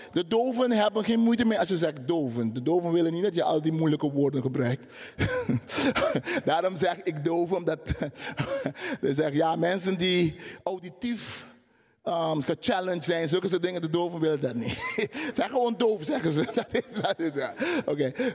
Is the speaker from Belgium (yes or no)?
no; Curaçao; Toen ik opgroeide in Curaçao